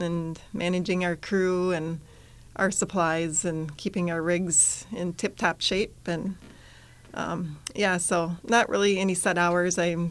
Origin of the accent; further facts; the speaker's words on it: Butterfield, United States; now in Windham, United States; I've lived in Windham for about 22 years, and I'm originally from Butterfield, just down the road, so not too far away.